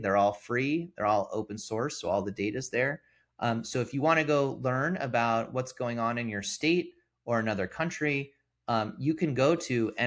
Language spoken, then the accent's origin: English; Los Angeles, California, United States; I'm from Los Angeles. I'm heading out there tomorrow to go see my family for the holidays.